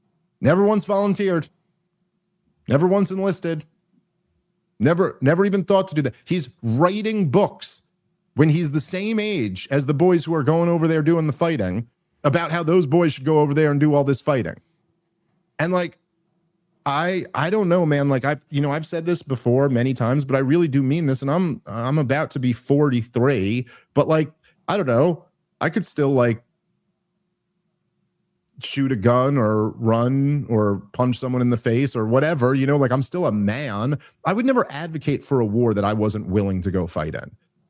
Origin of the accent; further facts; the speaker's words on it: England, United Kingdom; now in United States; Being like a British gay dude who advocates for us to fight wars.